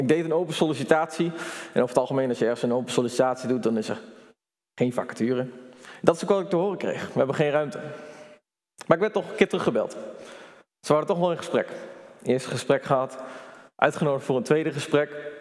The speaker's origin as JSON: {"language": "Dutch", "region": "Groningen", "country": "Netherlands", "tie": "born or raised there", "said": "toen ik in Groningen woonde en daar ben opgegroeid, speelde ik daar."}